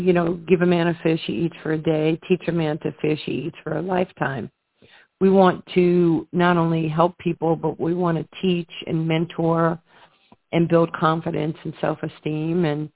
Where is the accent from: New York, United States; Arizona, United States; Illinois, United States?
New York, United States; I was an underserved kid growing up in New York.